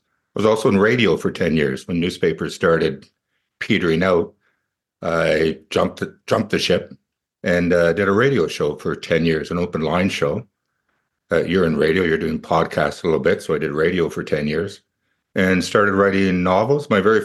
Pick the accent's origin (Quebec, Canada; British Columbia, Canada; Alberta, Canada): Quebec, Canada; Montreal; now in Ottawa, Canada; halfway between Toronto and Montreal, which is my hometown. This is where I was born and raised.